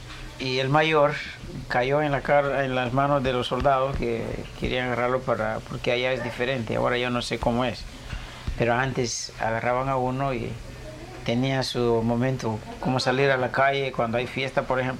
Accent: Guatemala; yo fui muy popular allá en Guatemala, en mi pueblo.

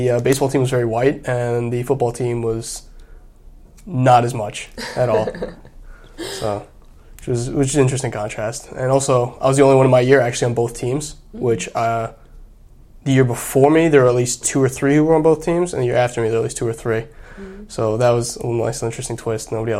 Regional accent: Brooklyn, New York, United States; also born or lived in Hackensack; I'm mixed race. I was born and raised in Park Slope, Brooklyn.

